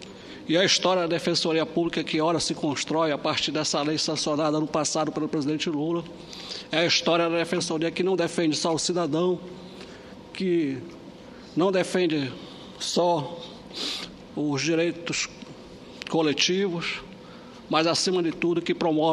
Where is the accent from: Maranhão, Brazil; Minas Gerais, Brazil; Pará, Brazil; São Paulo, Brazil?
Pará, Brazil; born there; a história do povo do estado em que eu vivo e onde eu nasci, que é o povo do Pará.